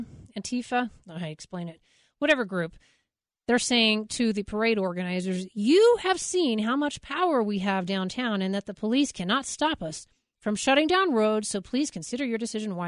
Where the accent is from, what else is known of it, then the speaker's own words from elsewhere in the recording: Texas, United States; now in Colorado, United States; God bless Texas. I'm from Texas, just so you know. Those are my roots. I'm just letting you know. I brought it here to Colorado.